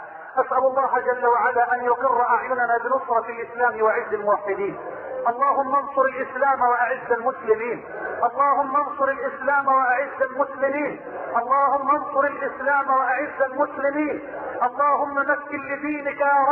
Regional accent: Egypt; بلدنا مصر

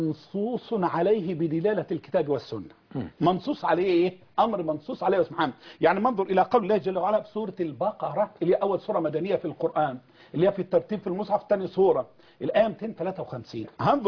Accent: Egypt; أنا كنت متفرغ للرد على الطابور الخامس عندنا في مصر

